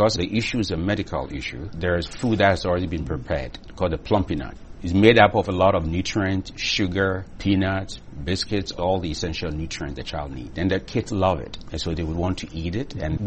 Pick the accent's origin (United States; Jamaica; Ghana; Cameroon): Ghana; born or raised there